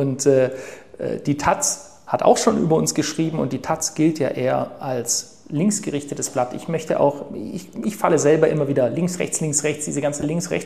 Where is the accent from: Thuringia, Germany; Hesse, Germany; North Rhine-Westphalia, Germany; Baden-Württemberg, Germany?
Baden-Württemberg, Germany; wie man bei uns im Schwabenland sagt